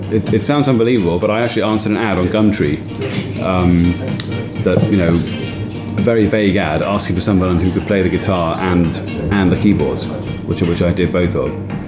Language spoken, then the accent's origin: English; Bath, South West England, United Kingdom; I grew up in Bath in the West Country, so playing a lot of pubs around there